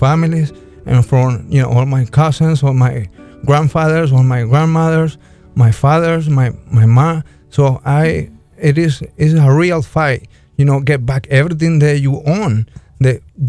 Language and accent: English; Argentina; Yeah, I'm from Argentina.